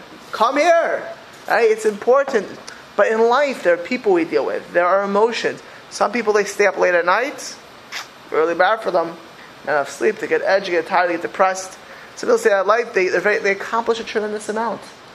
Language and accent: English; Miami Beach, Florida, United States; I grew up in Miami Beach.